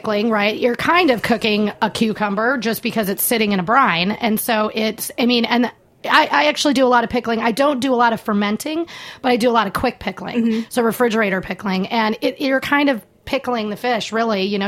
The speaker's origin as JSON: {"language": "English", "region": "Wisconsin", "country": "United States", "said": "But, you know, I'm from Wisconsin, so I cook brats in beer."}